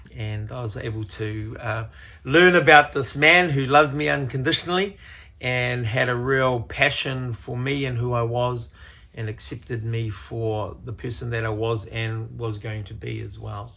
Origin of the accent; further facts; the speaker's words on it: Manurewa, Auckland, New Zealand; So I was brought up in South Auckland in Manurewa